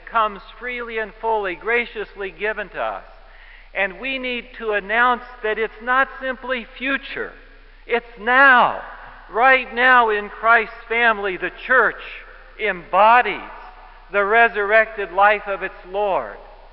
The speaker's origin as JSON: {"language": "English", "region": "Illinois", "country": "United States", "said": "My fiancé was from Indiana, I was from Illinois."}